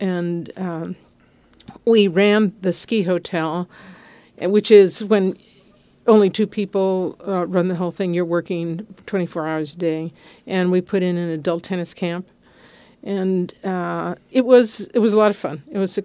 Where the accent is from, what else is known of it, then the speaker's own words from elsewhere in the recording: Los Angeles, California, United States; I grew up in Los Angeles. And after I graduated from college, I wanted to go back east.